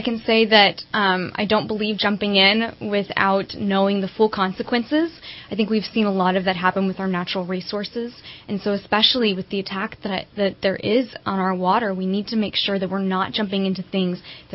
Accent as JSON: {"language": "English", "town": "Waco", "region": "Texas", "country": "United States", "also_born_or_lived": "Houston / Dallas", "said": "I came directly from Waco. I've spent some time in Houston, Texas, and Dallas, Texas."}